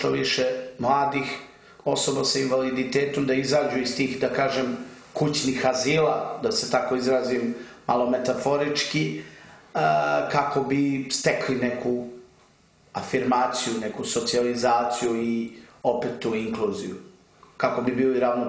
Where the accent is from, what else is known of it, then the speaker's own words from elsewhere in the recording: Belgrade, Serbia; barem kod nas u Srbiji, u Beogradu.